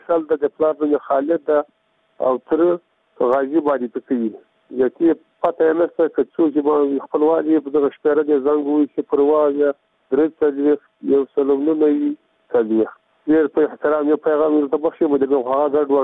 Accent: Logar, Afghanistan; د لوګر ولایت اوسیدونکی یم.

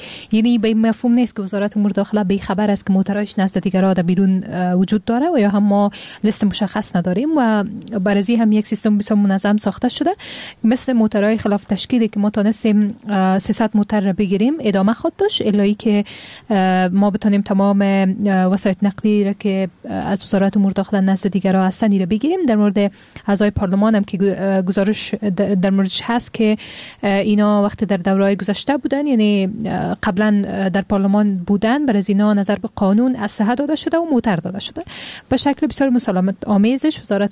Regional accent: Afghanistan; به عنوان یک افغان

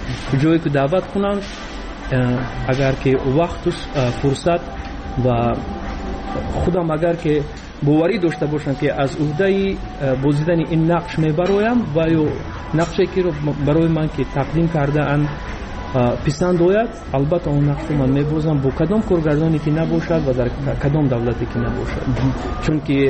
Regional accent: Tajikistan; moved away

